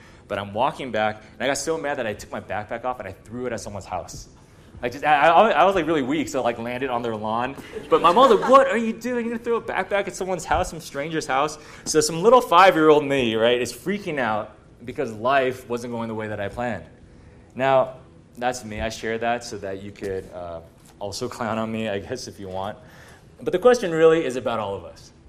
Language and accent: English; Torrance, California, United States; now in Texas, United States; I grew up in Torrance. Okay, I live in Texas now, but I grew up in Torrance.